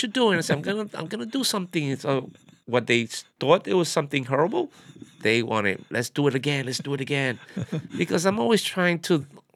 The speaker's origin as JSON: {"language": "English", "country": "Puerto Rico", "said": "But I remember everybody used to ask, where are you from? And from Puerto Rico."}